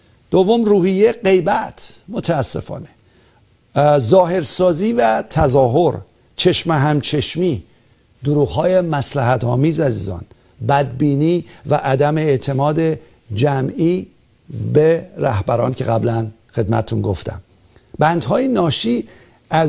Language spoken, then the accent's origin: Persian; Iran; moved away; من و شمایی که از ایران اومدیم